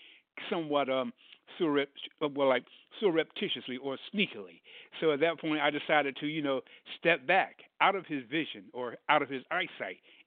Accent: New York, United States; also born or lived in Berlin, Germany; I always say that I grew up in New York and Berlin, Germany, because I had a serious awakening.

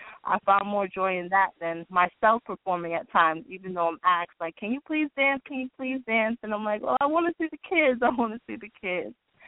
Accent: Bronx, New York, United States; now in Paterson, United States; full years since I've been located in Patterson, New Jersey. As you said before in the beginning, I'm originally from the Bronx.

